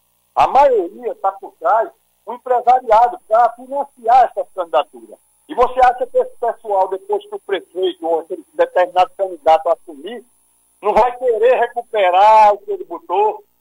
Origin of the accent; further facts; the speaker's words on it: Paulista, Pernambuco, Brazil; Eu sou paulista.